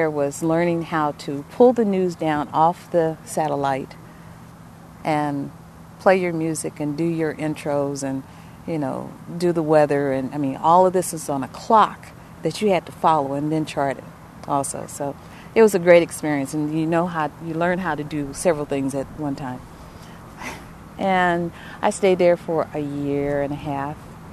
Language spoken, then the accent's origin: English; Kansas City, Missouri, United States; also born or lived in Jefferson City, United States; I come from Kansas City, so, and I left from Jefferson City, which was 36,000 people, to Atlanta, a place I've always wanted to move.